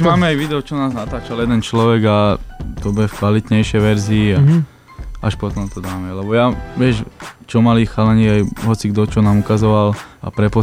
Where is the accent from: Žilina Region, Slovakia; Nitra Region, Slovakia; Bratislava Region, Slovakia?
Nitra Region, Slovakia; Nitra; Lebo ja som z Nitry, tak stal som to doma a v Bratislave.